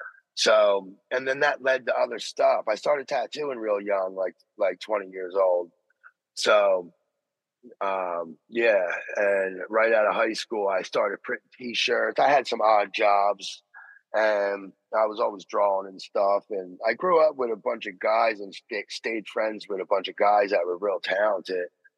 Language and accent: English; Philadelphia, Pennsylvania, United States; growing up in Philadelphia, there was a lot of graffiti